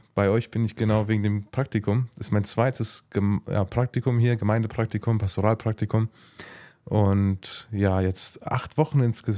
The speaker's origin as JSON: {"language": "German", "town": "Raunen", "region": "Rhineland-Palatinate", "country": "Germany", "said": "ich bin 22, ich komme aus Raunen."}